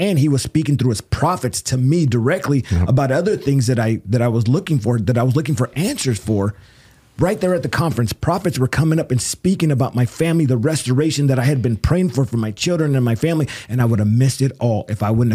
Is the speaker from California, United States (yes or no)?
yes; Whittier, California, United States; City Reach Church in Whittier, California, which is my hometown.